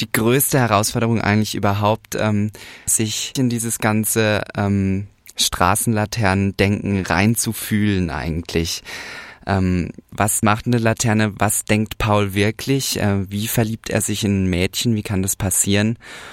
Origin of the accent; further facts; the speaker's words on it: Freiburg, Baden-Württemberg, Germany; Ich komme aus Freiburg